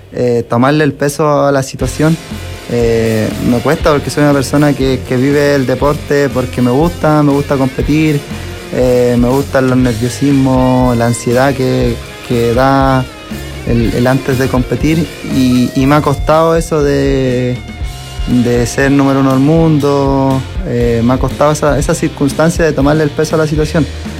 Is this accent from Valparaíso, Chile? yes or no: no; Puente Alto, Santiago Metropolitan Region, Chile; Sí, siempre he vivido en Puente Alto.